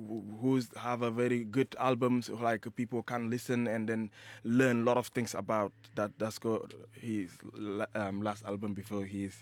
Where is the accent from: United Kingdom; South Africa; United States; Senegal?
Senegal; Tambacounda; born there; English is a second language; But when I born in Senegal, so it's a lot of different ethnicity, and the place I born in Senegal is Tambacounda.